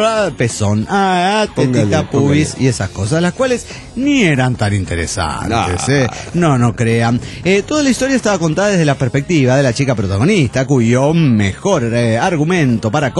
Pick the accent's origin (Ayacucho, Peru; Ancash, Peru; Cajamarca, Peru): Ancash, Peru; Huaraz; de Huaraz, en el Perú.